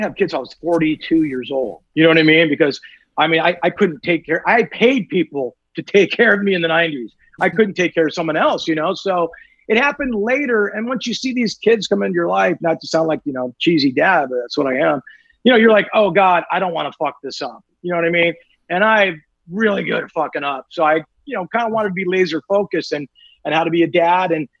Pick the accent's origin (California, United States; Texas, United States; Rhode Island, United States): California, United States; Newport Beach; I did 3 things you can't do when I grew up in Newport Beach, California.